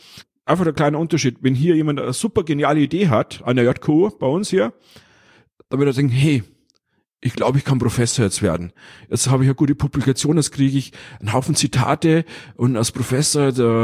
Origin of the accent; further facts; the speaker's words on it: Bavaria, Germany; Ich bin auch Europäer, ich bin Bayer